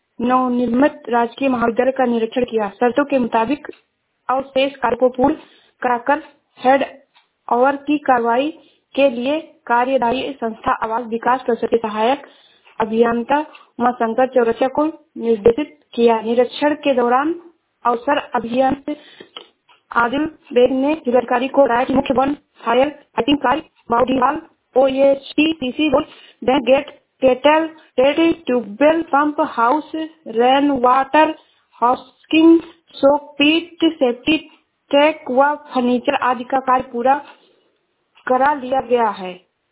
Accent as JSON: {"language": "Hindi", "region": "Uttar Pradesh", "country": "India", "said": "मैं जिला श्रावस्ती से हूँ।"}